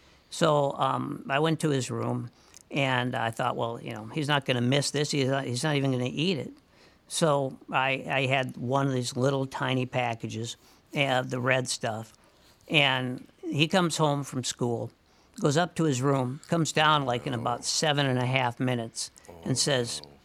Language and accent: English; St. Paul, Minnesota, United States; being a baby boomer and growing up on Cretan Avenue in St. Paul, it was just pure bedlam on Halloween.